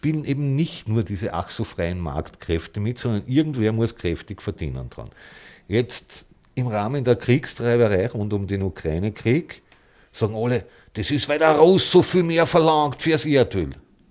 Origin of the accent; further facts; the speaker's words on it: Salzburg, Austria; Also ich komme ja ursprünglich aus Salzburg